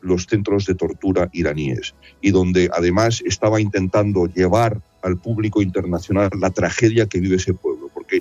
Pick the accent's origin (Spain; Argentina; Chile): Spain; temas que más nos hace sentir orgullosos a los españoles es justamente nuestro deporte. Cuando yo llegué como embajador de España a la India